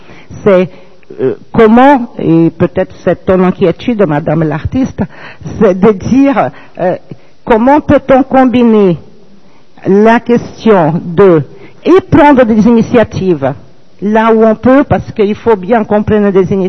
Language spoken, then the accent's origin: French; Brazil; now in France; moi, je suis brésilienne d'abord, et puis bon, française par disons histoire de vie